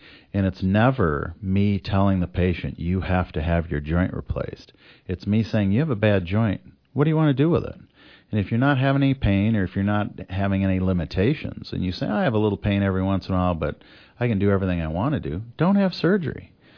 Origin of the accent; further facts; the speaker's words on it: Quincy, Illinois, United States; I'm from Quincy. I want to treat people from the tri-state area.